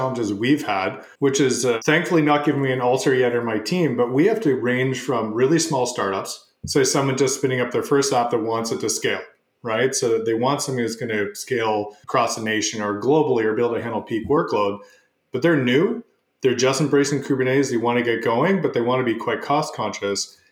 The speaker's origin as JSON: {"language": "English", "country": "Canada", "said": "I'm Canadian. Eventually, I'm going to bring up the fact you spell color with a U and everyone else is spelling it wrong."}